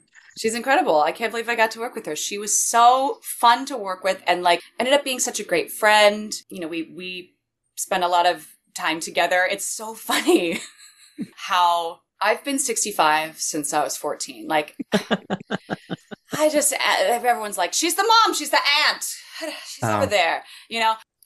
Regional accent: Costa Mesa, California, United States; I grew up in Costa Mesa, California, where South Coast Repertory is.

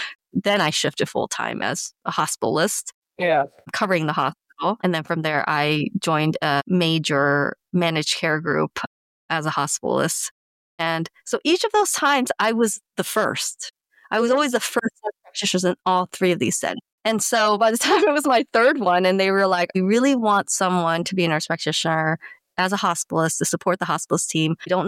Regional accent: California, United States; Many people commented that I have an accent. I tried to explain it's from growing up in Southern California.

